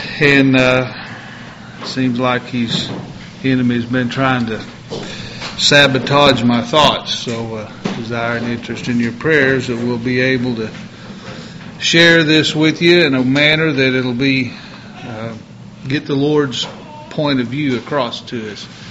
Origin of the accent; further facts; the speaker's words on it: Missouri, United States; born there; You know, I was born in Missouri.